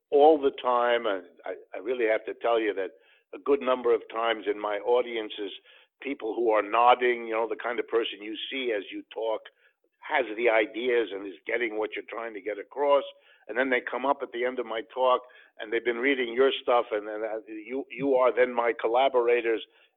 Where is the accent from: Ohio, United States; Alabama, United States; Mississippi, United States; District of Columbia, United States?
Ohio, United States; Youngstown; born there; I was born in Youngstown, Ohio. My father worked in a steel mill when I was born because they used to have those there in that part of the country at that time.